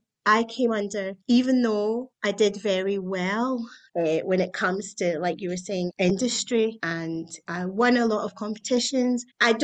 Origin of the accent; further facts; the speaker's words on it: Glasgow, Scotland, United Kingdom; I mean, I came from Glasgow, came down with a portfolio, and I took it to the art school.